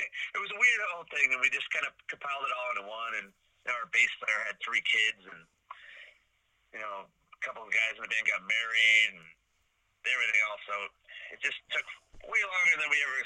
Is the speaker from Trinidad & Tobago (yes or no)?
no; St. Catharines, Ontario, Canada; our friend Mary from we're from St. Catharines, but she's from Niagara Falls, just down the street from us.